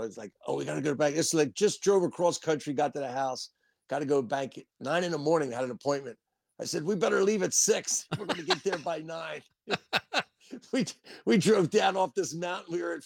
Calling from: Asheville, North Carolina, United States; Asheville, North Carolina.

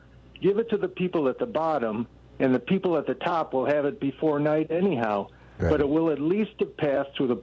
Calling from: Ann Arbor, Michigan, United States; I'm actually calling from Ann Arbor

